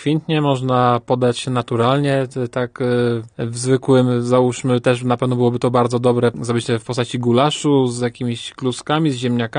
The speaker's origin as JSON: {"language": "Polish", "town": "Zgorzelec", "region": "Lower Silesian Voivodeship", "country": "Poland", "said": "Ponieważ pochodzę ze Zgorzelca, z Trójstryku Granic, Polska, Czechy, Niemcy"}